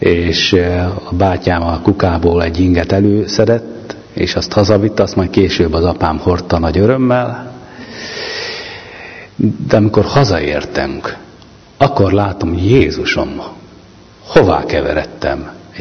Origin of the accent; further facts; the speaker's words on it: Tiszakóród, Szabolcs-Szatmár-Bereg, Hungary; 2 éves koromig otthon nevelkedtem, szatmárcsekei gyökerűnek vallom magam, de valójában az én szüleim már Tiszakúródon, a szomszédos faluban telepedtek meg.